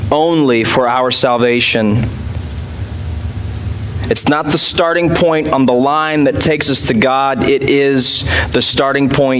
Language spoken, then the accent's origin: English; Georgia, United States; I grew up in Georgia. We planted a church there.